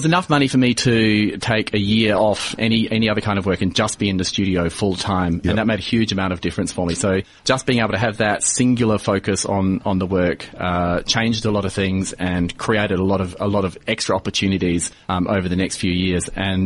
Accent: Adelaide, South Australia, Australia; I grew up in Adelaide as well.

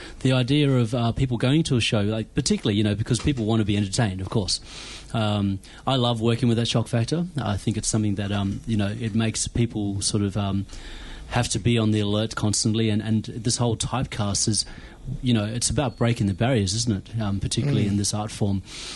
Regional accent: Western Australia, Australia; I'm brought up from the Kimberleys, and I was brought up with, I guess, a lot of knowledge in regards to ceremony.

